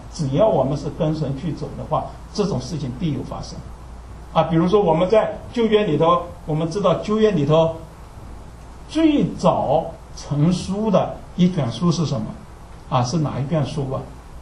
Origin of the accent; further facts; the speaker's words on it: China; now in United States; 或者呢特别我们是从大陆来的一些弟兄姐妹们